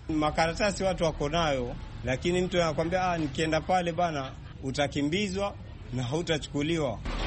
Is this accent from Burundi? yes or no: no; Kalabash, Kenya; na natoka eneo la Kalabash.